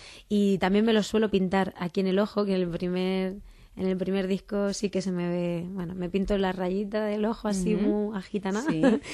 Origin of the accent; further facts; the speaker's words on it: Castilla-La Mancha, Spain; música tradicional de La Mancha, de mi tierra